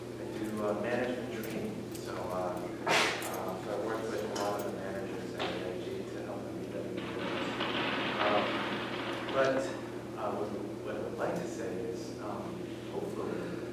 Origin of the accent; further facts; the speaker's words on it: New Jersey, United States; also born or lived in Chicago, United States; Actually, I came with my family from Chicago. Actually, originally from New Jersey.